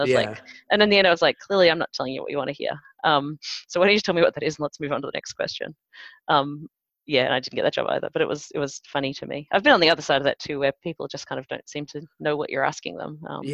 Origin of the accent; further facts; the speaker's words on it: Australia; I think they couldn't understand my accent. I'm Australian, obviously.